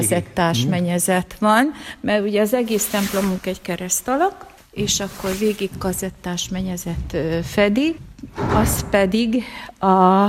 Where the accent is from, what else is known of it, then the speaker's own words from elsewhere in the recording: Rimóc, Nógrád, Hungary; moved away; Én eredetileg Rimócról jöttem ide, de már 43 éve